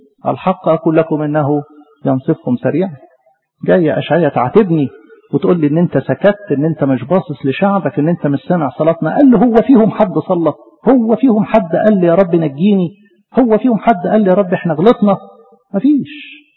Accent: Egypt; وإحنا يا مصريين لا كنا بنطلب ربنا ولا كنا بنسأل عن ربنا ولا كنا نعرف ربنا

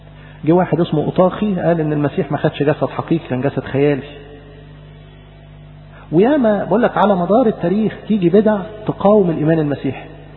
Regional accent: Egypt; احنا كمصريين

